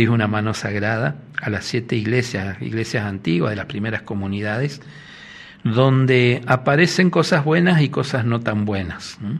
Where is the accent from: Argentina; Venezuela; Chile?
Argentina; Itatí, Corrientes; somos medio vecinos porque yo soy de Itatí.